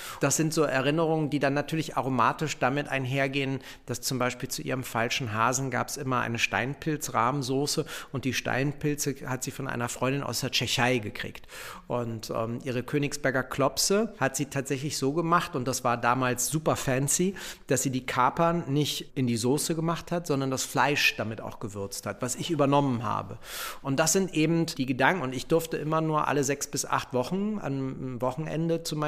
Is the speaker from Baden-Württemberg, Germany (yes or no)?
no; Berlin, Germany; Ich als Wessi habe halt da immer so ein bisschen neidisch hingeguckt von unserem Funkturm aus